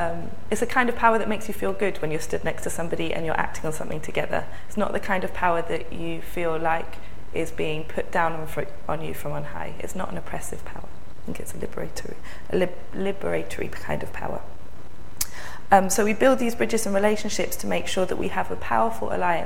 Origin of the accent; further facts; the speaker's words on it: Wellington, New Zealand; I grew up in Wellington with my mum and dad and my two sisters, and I grew up a Quaker.